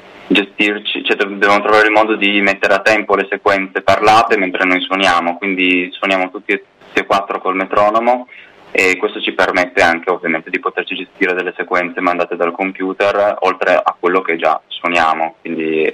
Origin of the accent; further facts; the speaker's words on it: Turin, Piedmont, Italy; perché noi siamo di Torino